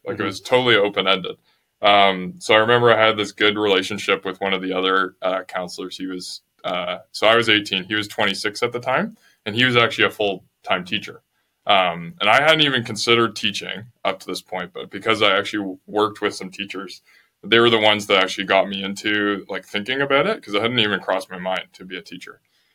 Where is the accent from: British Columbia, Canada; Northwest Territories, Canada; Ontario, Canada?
Ontario, Canada; Collingwood; It was back in my hometown of Collingwood, Ontario.